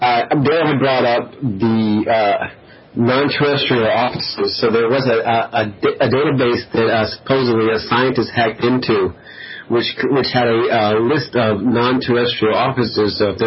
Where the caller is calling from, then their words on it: Virginia, United States; Virginia.